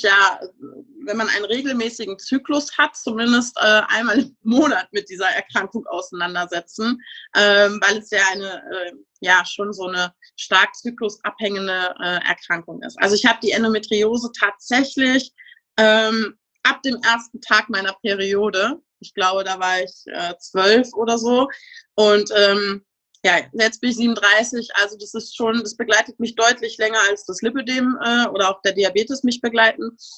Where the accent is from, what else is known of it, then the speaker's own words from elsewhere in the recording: North Rhine-Westphalia, Germany; ich bin 37 Jahre alt, ich komme aus dem schönen Münsterland